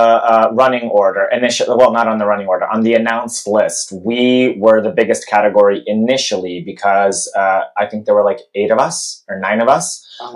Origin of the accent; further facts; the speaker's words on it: Poland; English is a second language; moved away; nobody besides my home country knew who the hell I was, you know? So it was like, if this guy who flew over from Poland, like, if he does very well, like, well done for him.